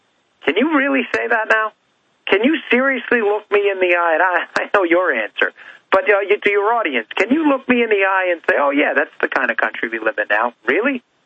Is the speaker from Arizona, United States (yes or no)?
no; Maryland, United States